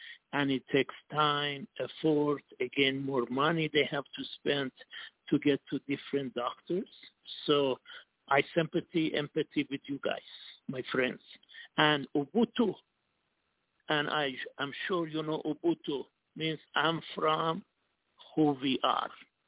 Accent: Singapore; also born or lived in United States; I am from Singapore, but I'm from USA also.

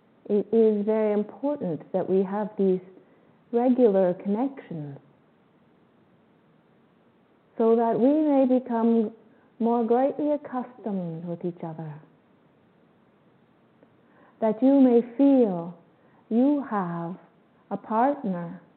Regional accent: Canada; now in Costa Rica; I'm Canadian and I'm currently in Costa Rica.

